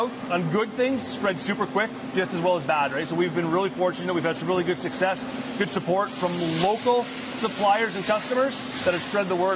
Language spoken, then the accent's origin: English; Campbell River, British Columbia, Canada; I'm from Vancouver Island, Campbell River, originally.